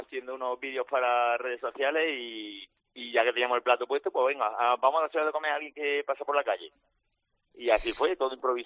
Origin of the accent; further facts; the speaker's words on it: Jaén, Andalusia, Spain; Yo que soy de Jaén y no tenía muy, muy bien ubicada esa palabra